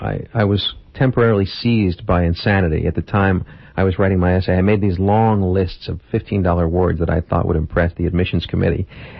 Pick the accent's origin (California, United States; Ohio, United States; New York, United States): New York, United States; Manhasset; And it made my life problematic in my hometown because people always took a stance that I was going to put on airs with them when I went back to Manhasset